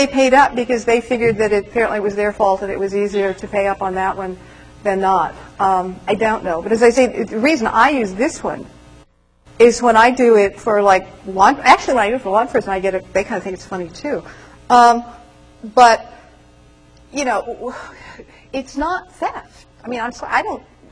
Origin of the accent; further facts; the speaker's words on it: United States; I'm an American. We're mercenary.